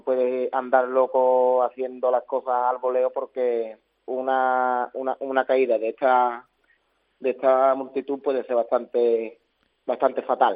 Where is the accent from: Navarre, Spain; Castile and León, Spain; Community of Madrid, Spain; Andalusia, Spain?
Andalusia, Spain; Lantejuela; aquí en mi zona, en mi pueblo, en la Antejuela